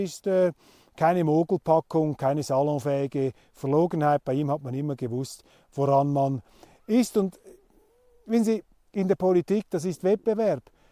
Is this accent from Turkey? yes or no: no; Switzerland; Und ich sage das voller Neid als Schweizer.